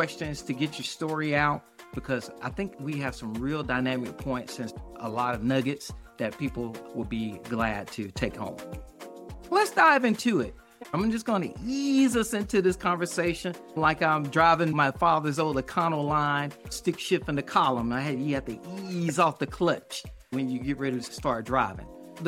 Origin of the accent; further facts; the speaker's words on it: the South, United States; I'm a Southerner, ladies first.